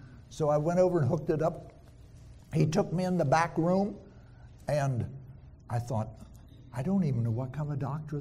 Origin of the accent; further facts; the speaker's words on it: Columbus, Ohio, United States; born there; I was born in Columbus, Ohio.